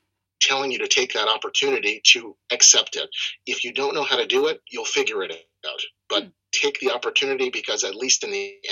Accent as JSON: {"language": "English", "town": "Bronx", "region": "New York", "country": "United States", "tie": "born or raised there", "also_born_or_lived": "New Jersey", "said": "So I'm originally from the U.S., born and raised on the East Coast, New York, Bronx."}